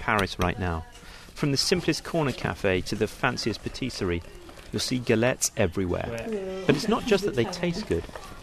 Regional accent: London, United Kingdom; as a Londoner

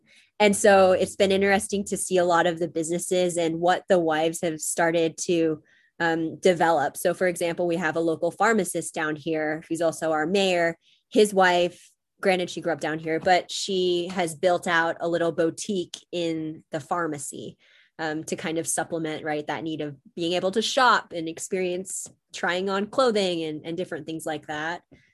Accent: Falls Church, Virginia, United States; now in Utah, United States; So I grew up in Northern Virginia, so Falls Church, Virginia, just outside, actually inside the Beltway, East Coast term. So just close to DC, by Arlington

